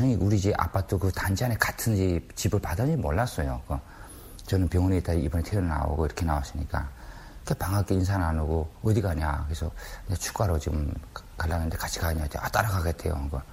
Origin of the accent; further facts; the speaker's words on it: North Korea; now in South Korea; 우린 저 북한에서 온 탈북자인데